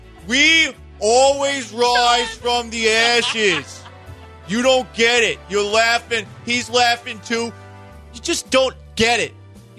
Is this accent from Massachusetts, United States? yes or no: yes; Boston, Massachusetts, United States; accent: Boston; I don't know why my Boston accent is coming out all of a sudden.